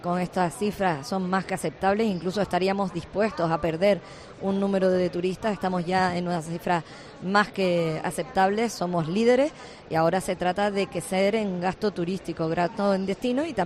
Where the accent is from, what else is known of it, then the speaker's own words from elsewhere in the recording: Tenerife, Canary Islands, Spain; Y aquí estamos hablando de defender nuestra tierra, de defender Tenerife